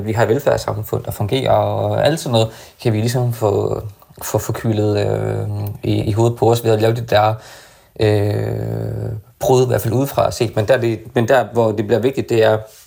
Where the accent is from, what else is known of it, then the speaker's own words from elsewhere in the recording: Horsens, Central Denmark Region, Denmark; moved away as an adult; jeg flyttede først fra Horsens som 21-årig.